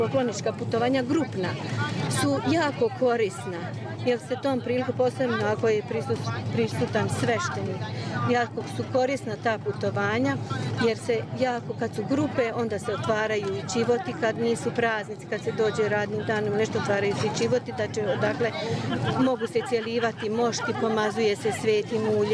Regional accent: Banja Luka, Republika Srpska, Bosnia & Herzegovina; dolazim iz Banja Luke.

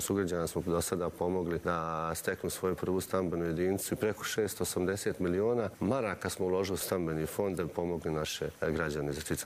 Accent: Prijedor, Republika Srpska, Bosnia & Herzegovina; Ja često kažem, pošto dolazim iz Prijedora

